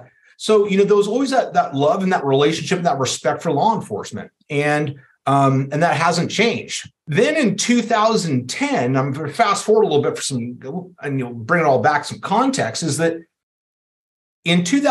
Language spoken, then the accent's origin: English; Oakland, California, United States; I grew up in Oakland, California. Just awesome. I loved Oakland. I still love Oakland in many respects. I wouldn't go back there much anymore, but all through the 70s and 80s, grew up throughout there.